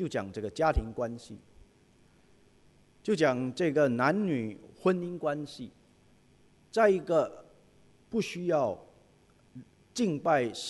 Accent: China; 我们中国人也说，水能载舟也能覆舟

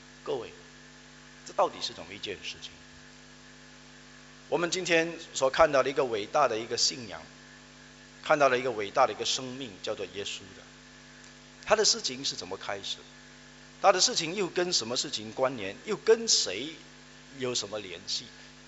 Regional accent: China; 我们中国人的这个民族性格里面比较没有这一方面的习惯

